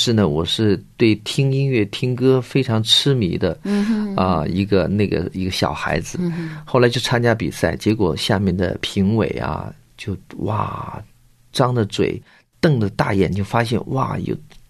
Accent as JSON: {"language": "Chinese", "region": "North China", "country": "China", "tie": "born or raised there", "said": "因为可能是我在北方长大，就是北方的孩子呢特别要强"}